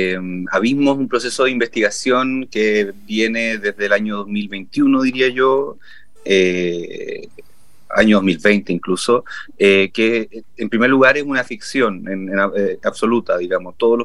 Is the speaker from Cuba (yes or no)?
no; Chile; ¿cómo se constituye esa identidad nuestra como chilenos, incluso para nuestra generación de personas que nacieron después de los 90 o hacia finales de los 80?